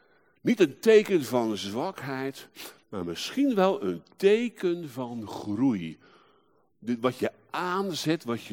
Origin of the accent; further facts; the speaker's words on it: Rijnsburg, South Holland, Netherlands; Ik zei, nou, mijn voorouders waarschijnlijk wel. Ik kwam uit Rijnsburg.